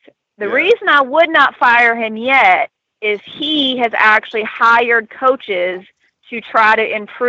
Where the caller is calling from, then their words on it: Atlanta, Georgia, United States; No, I went to Battery Park up here in Atlanta. It's right around SunTrust Park where the Braves play.